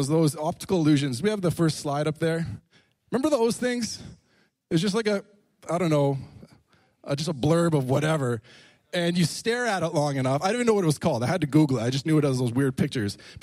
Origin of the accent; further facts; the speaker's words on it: South West England, United Kingdom; I was born and raised in Cornwall